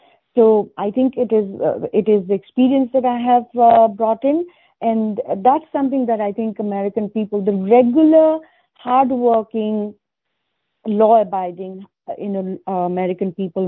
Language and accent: English; India; In fact, I come from India, and India was made into a socialist country back in 1976.